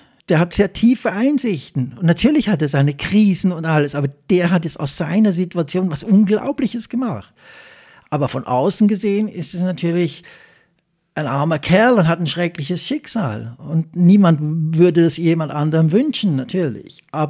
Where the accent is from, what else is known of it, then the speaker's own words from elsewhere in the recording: Switzerland; born there; Ich bin jetzt in der Schweiz geboren, das ist irgendwie ein Geburtssechser im Lotto.